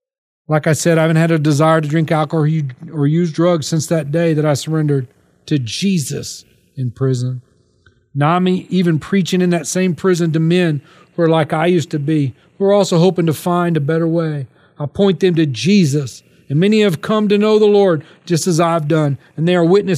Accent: Texas, United States; I'm going to go start over in Texas. That's where I'm from. Going back home to my home state

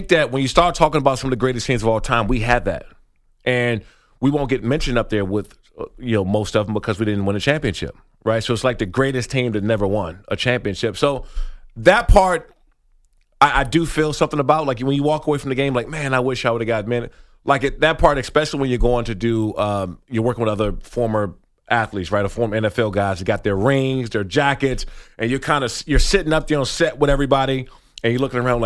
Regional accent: Maryland, United States; I grew up in the Prince George's County, Maryland, Washington, D.C. area, so I grew up in a time where it was really rough there.

